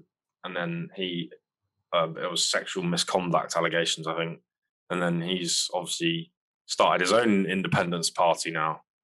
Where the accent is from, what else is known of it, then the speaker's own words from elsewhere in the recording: England, United Kingdom; I think they would probably hate for me to speak for them, being an Englishman.